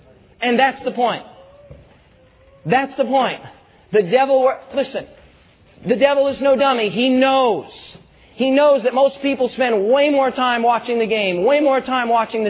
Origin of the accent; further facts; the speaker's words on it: Rapid City, South Dakota, United States; I was from Rapid City, South Dakota.